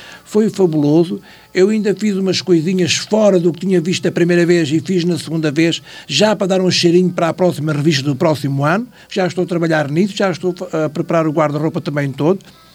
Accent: Alcochete, Lisbon, Portugal; now in Penafiel, Portugal; eu fiz teatro muitos anos lá embaixo no Sul, sou de Alcochete, como já toda a gente sabe

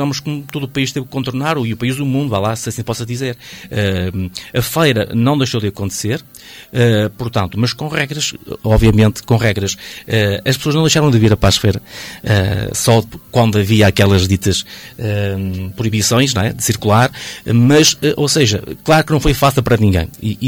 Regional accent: Paredes, Porto, Portugal; now in Paços de Ferreira, Portugal; sou recentemente de Passos de Ferreira, eu sou natural de Paredes, portanto, adquiri casa há pouco tempo em Passos de Ferreira

